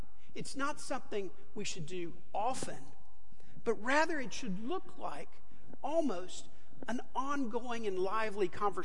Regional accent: Houston, Texas, United States; And I told him I was a minister from Houston and why I was in town.

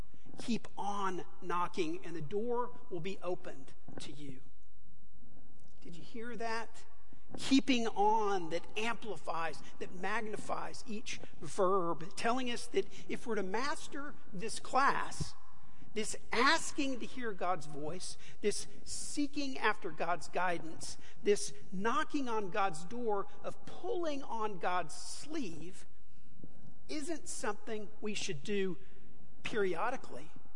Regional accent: Houston, Texas, United States; And I told him I was a minister from Houston and why I was in town.

